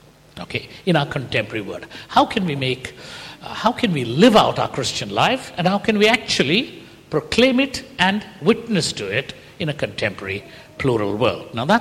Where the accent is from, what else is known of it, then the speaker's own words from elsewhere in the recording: Bangalore, Karnataka, India; I come from Bangalore, which is the cyber city, you know, the center of cyber things in the world, as it were.